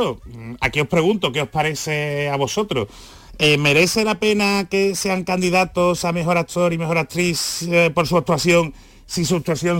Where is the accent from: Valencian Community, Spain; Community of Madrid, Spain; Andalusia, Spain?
Andalusia, Spain; los que somos de aquí de Andalucía notamos que es una catalana